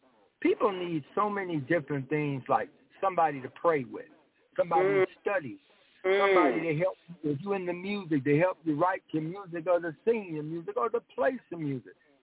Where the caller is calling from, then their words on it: Chicago, Illinois, United States; From Chicago, you know, the old hood, Stateway Gardens, PCs and all of that.